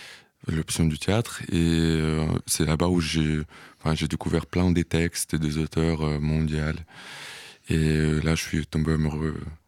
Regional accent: Ukraine; French is a second language; je suis ukrainien qui est allé faire ses études du théâtre à Moscou

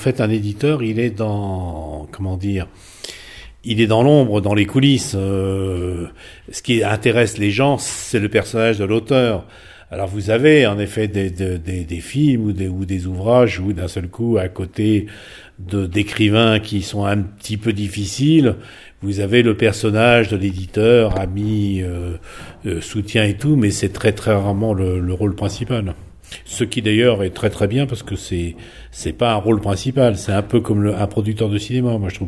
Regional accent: Paris, Île-de-France, France; j'ai grandi à Paris. Bon, mon père était conducteur au métro, ma mère était vendeuse chez Boucherat, et... Donc c'était un monde ouvrier, populaire, et j'ai grandi à Paris.

